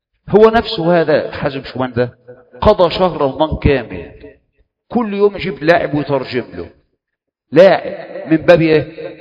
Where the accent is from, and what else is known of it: Egypt